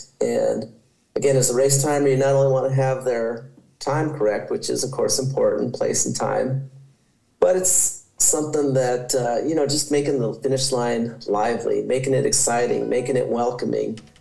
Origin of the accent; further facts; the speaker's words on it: Alamosa, Colorado, United States; you know, I grew up right in Alamosa and spent a lot of years running up and down the roads right there and along the Rio Grande River.